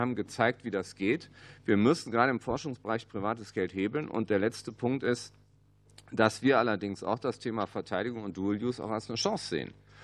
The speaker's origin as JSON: {"language": "German", "town": "Düsseldorf", "region": "North Rhine-Westphalia", "country": "Germany", "said": "ich bin Rheinländer, ich komme aus Düsseldorf, wir haben viele Rheinbrücken"}